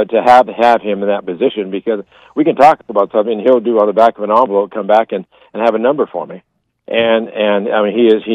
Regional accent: Alaska, United States; born there; that's not the Alaska that I was born into here in St. Joseph's Hospital.

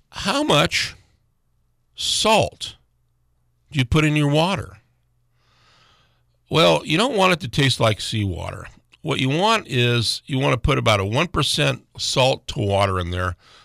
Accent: Fairbanks, Alaska, United States; I'm an American. I'm an Alaskan. I'm a Fairbankson.

